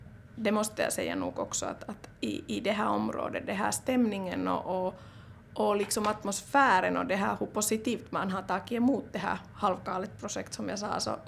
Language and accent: Swedish; Kokkola, Central Ostrobothnia, Finland; jag är uppvuxen där i Karleby